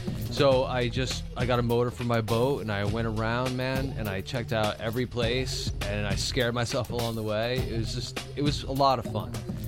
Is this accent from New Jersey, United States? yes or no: yes; Caldwell, New Jersey, United States; I grew up in Caldwell and I lived really close to the Overbrook Sanitarium, which was a tuberculosis hospital.